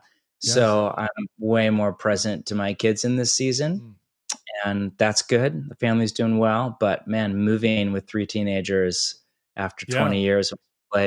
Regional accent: California, United States; I'm from California, you know, always had intended to come back to California for the second half of my life, if possible.

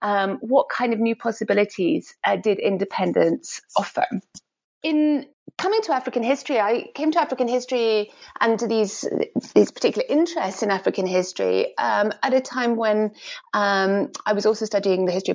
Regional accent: Edinburgh, Scotland, United Kingdom; I grew up in Edinburgh, in Scotland.

